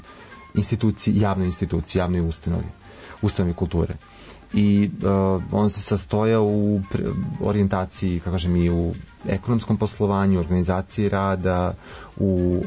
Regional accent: Kruševac, Šumadija and Western Serbia, Serbia; born there; ja nisam iz Grocke, rođen sam u Kruševcu, završio sam srednju tehničku školu

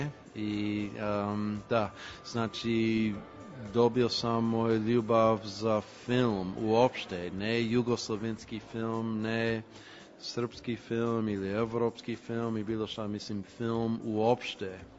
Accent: Los Angeles, California, United States; Serbian is a second language; now in Serbia; sam živo u Srbiji 13 godina. Mislim, to je skoro više, mislim, ja sam iz Kalifornije, iz Los Angeles, i to je skoro više, bit će uskoro više nego sam živo u Kaliforniji u život.

